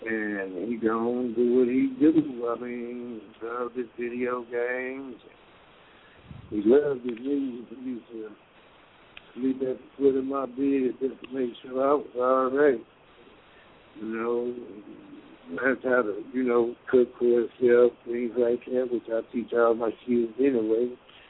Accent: California, United States; No, they thought I was from Louisiana. I'm originally from California.

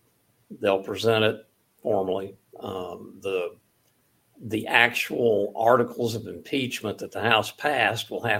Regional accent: Oklahoma, United States; also born or lived in Texas; Senator Lankford from my home state of Oklahoma, one of my home states, Texas being the other one.

